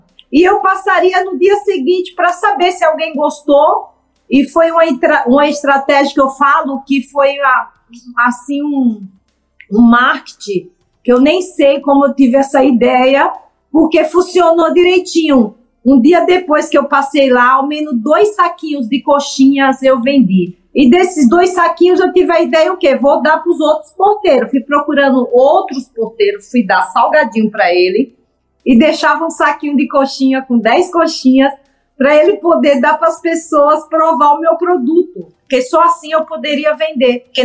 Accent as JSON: {"language": "Portuguese", "town": "Itabaiana", "region": "Sergipe", "country": "Brazil", "moved": "yes", "lives_now": "Santos, Brazil", "said": "Eu, há 36 anos atrás, vim de Itabaiana, Sergipe, sem conhecer nem o próprio marido com quem casei, que casei só para vir embora para Santos."}